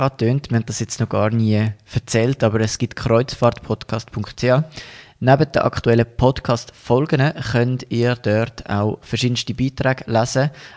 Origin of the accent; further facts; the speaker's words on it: Switzerland; weil im Mittelmeer haben wir als Schweizer sowieso gute Internetverbindungen gehabt